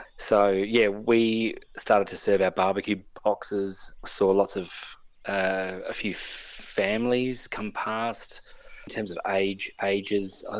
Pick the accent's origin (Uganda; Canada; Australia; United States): Australia; Adelaide, South Australia; oh, and I'm from Adelaide. I've come over from Adelaide.